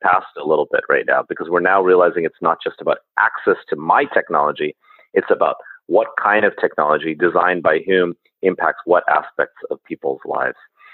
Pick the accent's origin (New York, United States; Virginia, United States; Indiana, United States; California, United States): California, United States; Silicon Valley; And I'm actually from Silicon Valley itself, actually. So a lot of this is also my own story.